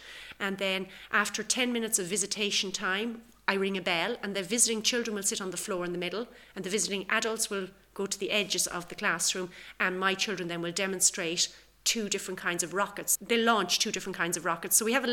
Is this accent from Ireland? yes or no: yes; Galway, Connacht, Ireland; I'm from Galway.